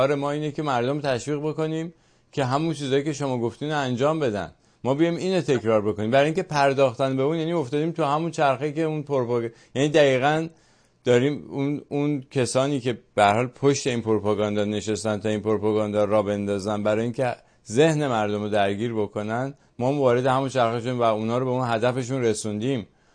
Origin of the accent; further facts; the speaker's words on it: Iran; moved away; ما که در خارج هستیم و دغدغه ایران رو داریم. ببین شما الان نمیدونم چند سال در مثلا خارج از ایران هستیم، 5 ساله، من 20 ساله اینجا.